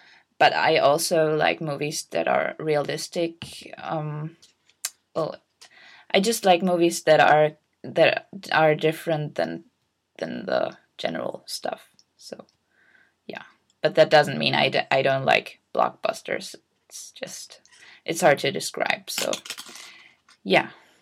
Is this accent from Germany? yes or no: yes; Schleswig-Holstein, Germany; English is a second language; I'm 18 years old and I still go to high school. And I'm from Denmark/Germany. And I'm saying Denmark/Germany because I live in Northern Germany and there's a Danish minority here. And so I just happened to go to a Danish school